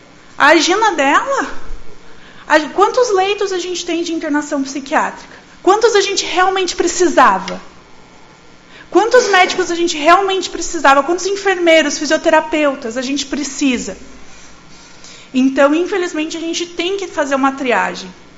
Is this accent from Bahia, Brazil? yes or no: no; São Paulo, Brazil; eu sou da primeira turma de medicina, vim de São Paulo e fiquei aqui